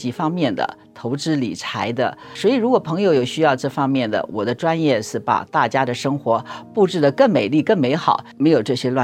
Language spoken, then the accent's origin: Chinese; Taiwan; moved away as an adult; now in United States; 我呢是台湾出生的，在那边受教育，然后移民美国几十年了。